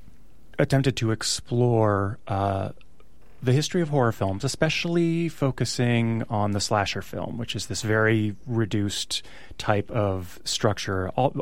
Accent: Canada; Yeah, I'm Canadian

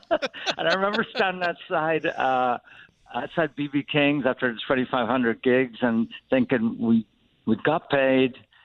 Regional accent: Wexford, Leinster, Ireland; now in United States; You're an immigrant. I'm an immigrant. That means one thing.

